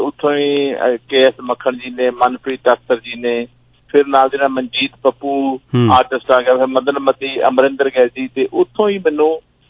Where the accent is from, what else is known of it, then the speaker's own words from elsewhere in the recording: Khokhe Wala, Punjab, India; ਮੇਰਾ ਪਿੰਡ ਖੋਖੇ ਵਾਲਿਆ ਜ਼ਿਲ੍ਹਾ ਜਲੰਧਰ ਤਹਿਸੀਲ ਫਲੌਰ ਦੇ ਵਿੱਚ ਪੈਂਦਾ ਇਹ ਫਲੌਰ ਤੋਂ ਤਲਵਨ ਰੋਡ ਤੇ ਪੈਂਦਾ